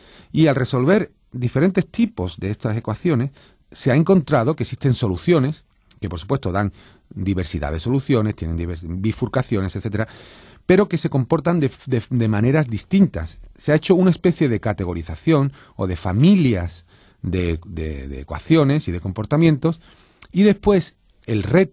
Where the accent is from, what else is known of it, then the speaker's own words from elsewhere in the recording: Cádiz, Andalusia, Spain; por ejemplo, yo soy de Cádiz.